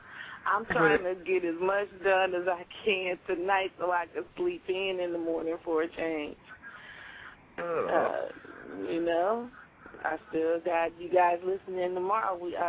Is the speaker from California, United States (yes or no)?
yes; California, United States; I grew up in Southern California. We used to go shopping downtown L.A. all the time.